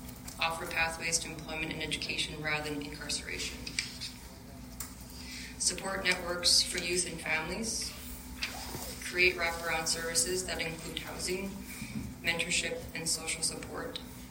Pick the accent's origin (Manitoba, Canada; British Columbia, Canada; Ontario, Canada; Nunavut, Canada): Nunavut, Canada; Rankin Inlet; also born or lived in Iqaluit; growing up in Rankin, Akbet, and here in Iqaluit